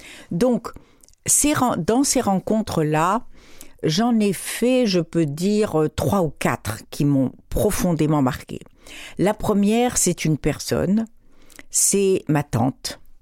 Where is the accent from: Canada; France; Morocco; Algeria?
Morocco; quand j'étais enfant au Maroc, et même pas enfant